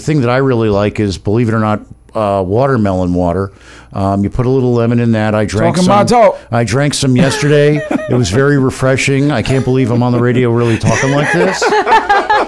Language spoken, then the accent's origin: English; United States; I'm telling you, I'm an American, yeah. and I'm freaking embarrassed.